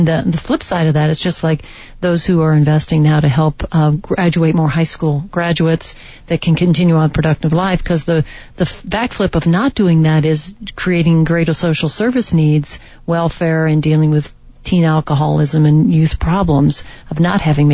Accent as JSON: {"language": "English", "region": "New England", "country": "United States", "lives_now": "Arizona, United States", "said": "we're a transplant from New England coming here to Arizona"}